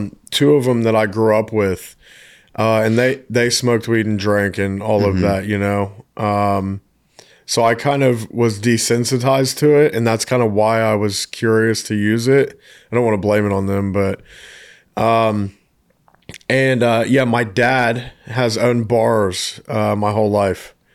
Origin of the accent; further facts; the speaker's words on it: Mid-Ohio Valley, United States; I'm from a place called the Mid-Ohio Valley, which is where Ohio and West Virginia border each other.